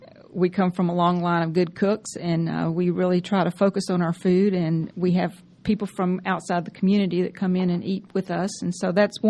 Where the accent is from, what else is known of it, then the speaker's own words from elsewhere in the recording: Lithonia, Georgia, United States; I am from Georgia, and I was raised in Lithonia. So Lithonia is my hometown.